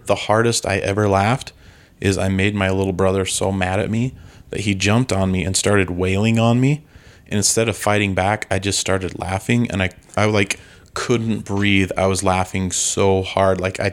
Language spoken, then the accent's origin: English; Draper, Utah, United States; I grew up in Draper